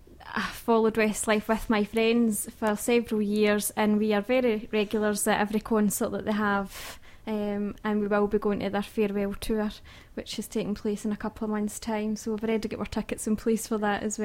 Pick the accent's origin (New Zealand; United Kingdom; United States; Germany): United Kingdom; Saltcoats, Scotland; I've been born and bred in Saltcoats all my life.